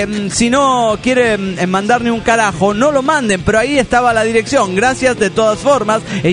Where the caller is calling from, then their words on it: Torcuato, Buenos Aires Province, Argentina; de Torcuato, en Torcuato, Argentina.